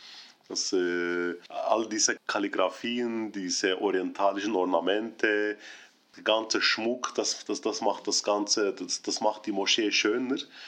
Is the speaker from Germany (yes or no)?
no; Turkey; Noch in den früheren Jahren habe ich an verschiedenen interessanten Projekten in meinem Heimatland gearbeitet, in Ankara.